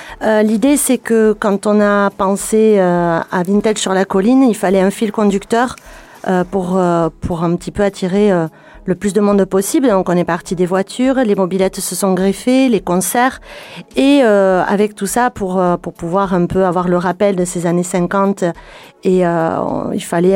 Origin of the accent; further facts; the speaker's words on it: Saint-Sever, Nouvelle-Aquitaine, France; Normalement, je suis native de Saint-Sever, mais au pied de la côte de Banos